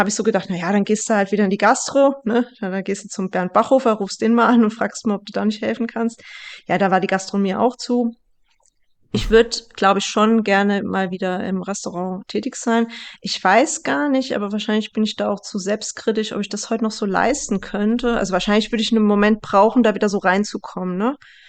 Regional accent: Bad Camberg, Hesse, Germany; now in Stuttgart, Germany; meine Heimat ist schon auch Stuttgart, aber ich komme aus Bad Camberg und wenn ich nach Hause fahre, also nach Hessen

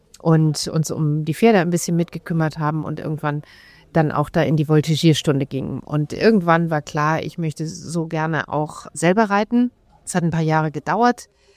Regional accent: Essen, North Rhine-Westphalia, Germany; ich bin in einer Familie in Essen groß geworden.

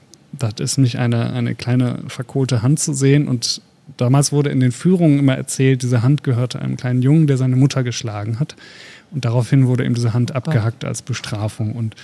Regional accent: North Rhine-Westphalia, Germany; hier im Ruhrgebiet, ich komme ja aus dem Ruhrgebiet

